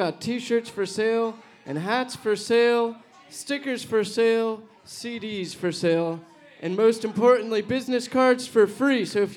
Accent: Bethlehem, Pennsylvania, United States; We're from Eastern Pennsylvania, that's what we tell people. Specifically, I'm from Bethlehem, Pennsylvania.

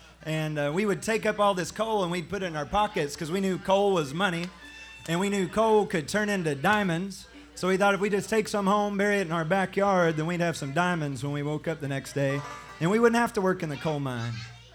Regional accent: Kentucky, United States; So, now I'm from Muhlenberg County, Kentucky. Has anybody ever heard of Muhlenberg County?

